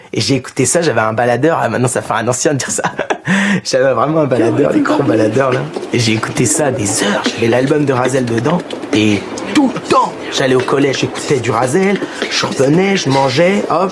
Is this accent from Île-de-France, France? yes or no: no; Lyon, Auvergne-Rhône-Alpes, France; j'ai 23 ans, je viens de Lyon.